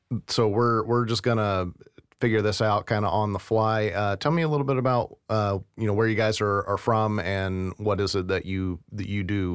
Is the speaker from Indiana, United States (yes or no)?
yes; Indiana, United States; I'm from Central Indiana.